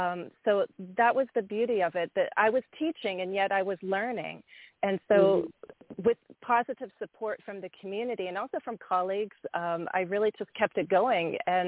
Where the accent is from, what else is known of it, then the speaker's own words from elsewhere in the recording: Pennsylvania, United States; I'm American, but I thought I was going to teach Russian. So in college, I did decide to become a teacher. I got teacher certification. I got certified to teach Russian in secondary schools in my home state in Pennsylvania.